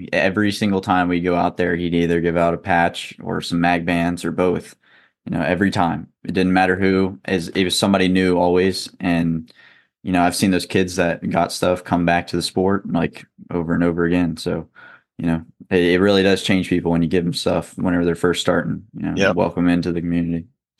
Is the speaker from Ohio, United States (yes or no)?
no; South Carolina, United States; also born or lived in Hickory, North Carolina; Yeah, I grew up here. I was born in North Carolina in Hickory.